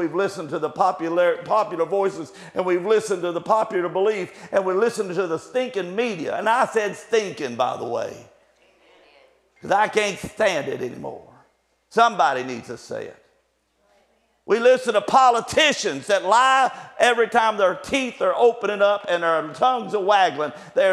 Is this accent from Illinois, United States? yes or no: no; Kentucky, United States; now in Xenia, United States; I'm a Kentuckian. I live in Dayton. Well, I live in Xenia, pastor in Dayton, but I'm from Kentucky. Get the from Kentucky part, okay?